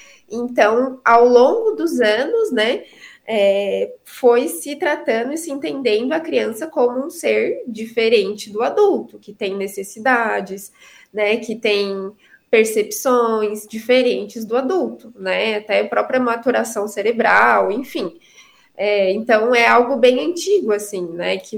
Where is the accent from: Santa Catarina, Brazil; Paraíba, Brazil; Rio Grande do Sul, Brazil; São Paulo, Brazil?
Santa Catarina, Brazil; Criciúma; Eu sou de Criciúma.